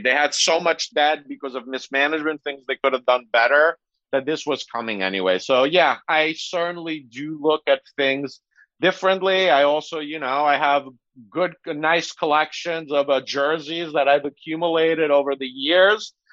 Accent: Italy; I grew up in Italy, Padova, Vicenza, even in the third division

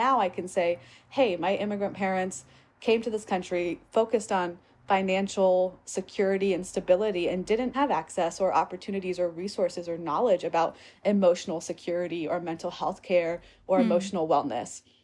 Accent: Virginia, United States; born there; So I was born outside of Richmond, Virginia. My parents and my siblings were all born in India, but my mom was socialized and grew up in Japan.

